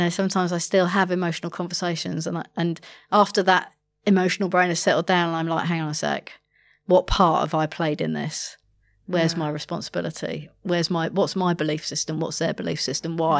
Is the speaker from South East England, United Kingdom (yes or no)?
no; London, United Kingdom